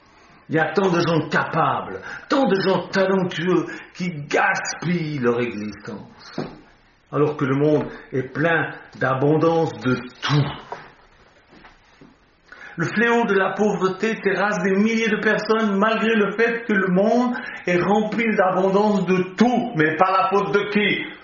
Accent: Switzerland; Chez nous en Suisse, on dit

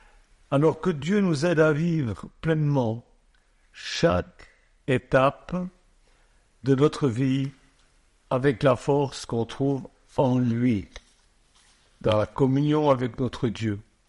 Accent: Switzerland; moved away as an adult; now in France; moi aussi, comme le Rhône, j'ai quitté la Suisse et je suis venu, comme le Rhône, en France.

